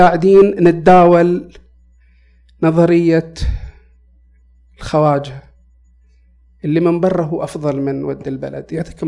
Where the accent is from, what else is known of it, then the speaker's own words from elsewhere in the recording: Saudi Arabia; يعني ما في ثقة في أنا كفنان سعودي